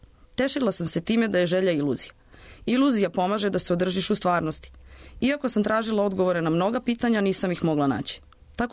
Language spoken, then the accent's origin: Serbian; Belgrade, Serbia; now in Aranđelovac, Serbia; Ja sam bila Beograđanka u Aranđelovcu.